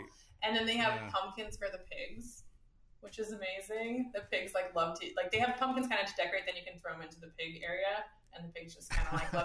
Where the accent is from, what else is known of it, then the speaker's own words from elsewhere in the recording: Midwest, United States; So I grew up in the Midwest.